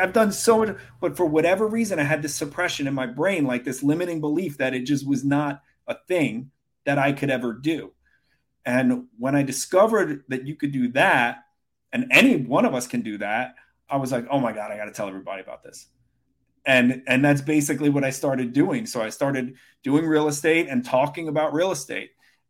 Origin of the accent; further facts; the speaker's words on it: Brooklyn, New York, United States; I grew up in Brooklyn, as I mentioned